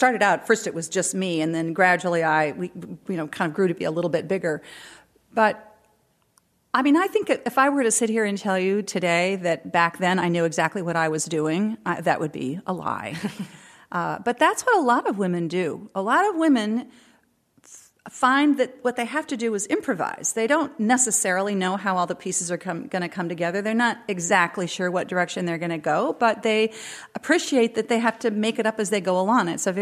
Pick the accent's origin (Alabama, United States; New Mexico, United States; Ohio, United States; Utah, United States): New Mexico, United States; also born or lived in Alaska / California; I'm originally from New Mexico. I was born in northern New Mexico, and my family lived in, when I was in high school and junior high school, we moved around quite a bit. I lived in Alaska and northern California.